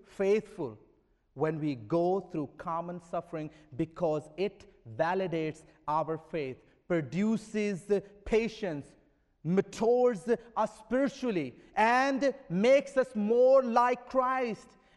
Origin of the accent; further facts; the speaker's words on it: Pakistan; It is so interesting that growing up in Pakistan, almost every message that my father preached in his church contained the element of steadfast, stay focused, rejoice, endure, and wait for the Lord.